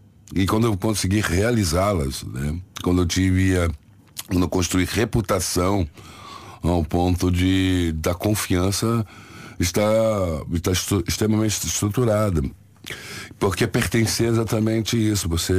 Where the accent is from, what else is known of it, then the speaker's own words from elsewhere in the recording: Rio de Janeiro, Brazil; now in Salvador, Brazil; Eu venho do Rio de Janeiro, então fui criado